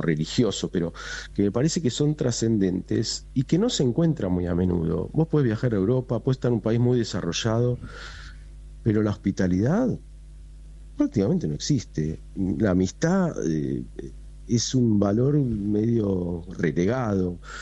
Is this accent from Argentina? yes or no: yes; Argentina; la demostremos todos como argentinos, que somos un pueblo hospitalario